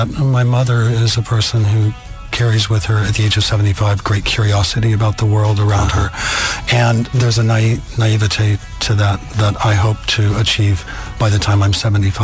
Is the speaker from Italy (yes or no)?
yes; Italy; English is a second language; I came here from Italy, so I had to sign a thing saying that I was arriving into...